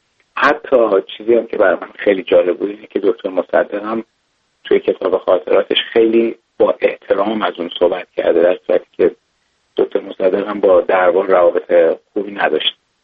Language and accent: Persian; Iran; ما ایرانی هستیم